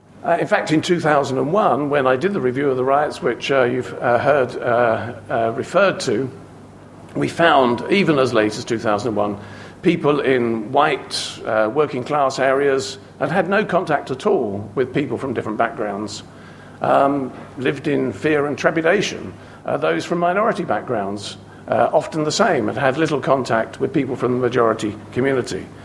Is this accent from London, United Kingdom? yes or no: yes; London, United Kingdom; I was brought up here in London.